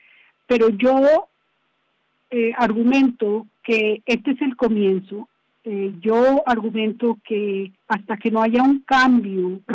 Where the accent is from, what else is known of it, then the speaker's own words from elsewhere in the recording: Colombia; Latinoamérica en general, yo soy de Colombia y obviamente Colombia está sufriendo.